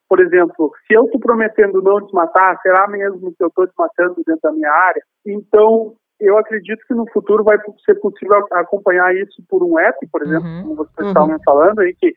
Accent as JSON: {"language": "Portuguese", "country": "Brazil", "said": "como brasileiro, acho que somos muito criativos"}